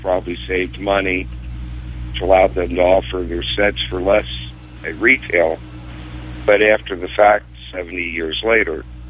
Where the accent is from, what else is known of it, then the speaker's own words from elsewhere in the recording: Cincinnati, Ohio, United States; I grew up in Cincinnati, so in addition to WLW, I could listen to WLS and WHO